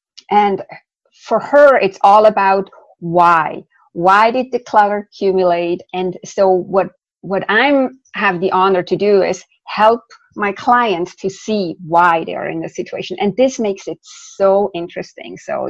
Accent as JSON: {"language": "English", "country": "Switzerland", "second_language": "English", "said": "So I'm originally from Switzerland. You may hear that with a little bit of an accent."}